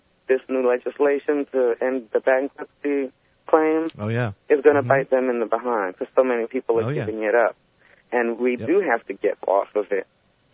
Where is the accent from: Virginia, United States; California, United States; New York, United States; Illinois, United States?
New York, United States; New York City; I love Jews. I'm a New Yorker.